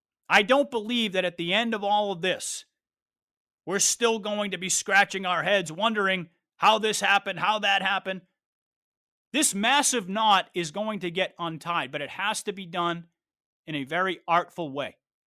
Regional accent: United States; but right here in America, as an American, I can say the fighting spirit has only gotten stronger amongst patriots.

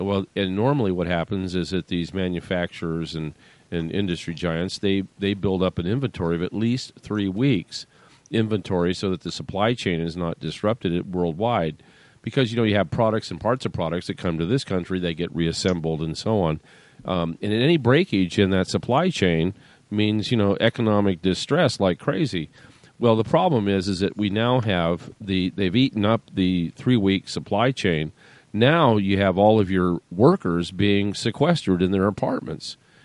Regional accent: California, United States

